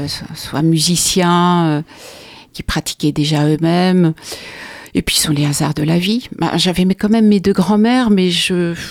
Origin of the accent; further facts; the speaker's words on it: Charleroi, Wallonia, Belgium; born there; Je suis née à Charleroi, en Belgique.